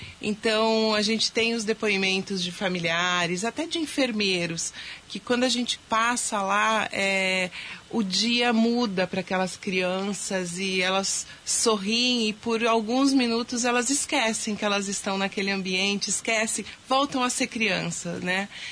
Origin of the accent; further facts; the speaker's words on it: Capivari, São Paulo, Brazil; moved away as an adult; Capivari é minha cidade, né? Sou nascida lá. É, me formei em São Paulo, saí de Capivari quando eu estava começando faculdade, né? Que aí eu fui pro fazer Mackenzie em São Paulo.